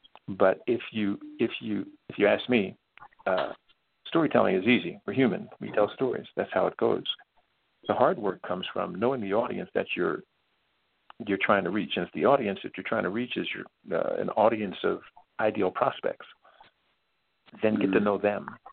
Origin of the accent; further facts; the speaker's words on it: Northeast, United States; I'm part of the Yankee tribe, right? I'm from the Northeast. That's my tribe, right?